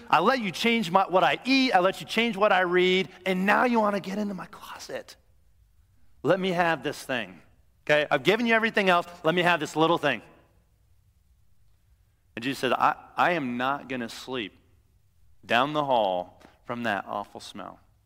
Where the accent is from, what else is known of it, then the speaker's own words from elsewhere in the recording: Iowa, United States; Now, again, I grew up in Iowa, and my grandfather was a farmer.